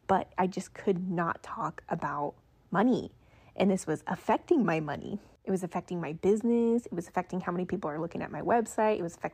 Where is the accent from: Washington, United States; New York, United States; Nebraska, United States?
Nebraska, United States; It was being back home in my hometown, Nebraska, and just getting a job.